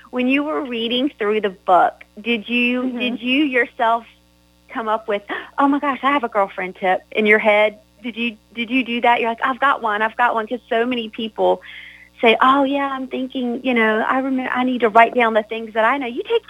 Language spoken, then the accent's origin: English; the South, United States; accent: Southern; are you girls laughing at my southern accent over here?